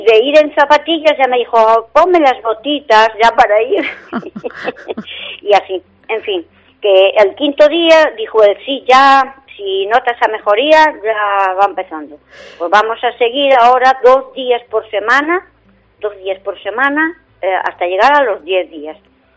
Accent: Narón, Galicia, Spain; Y como somos de Narón, dijimos, pues vamos a probar en San Lorenzo, a ver.

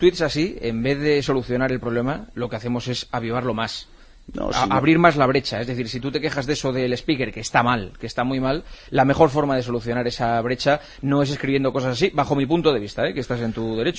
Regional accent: Asturias, Spain; Sí, yo también, y soy asturiano

